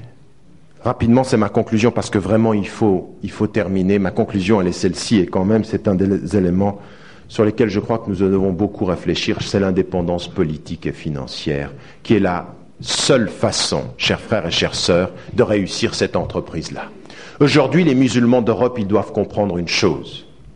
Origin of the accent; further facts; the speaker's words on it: France; Je suis français et au nom de ma conscience et de ma nationalité, je vais dénoncer toutes les dictatures.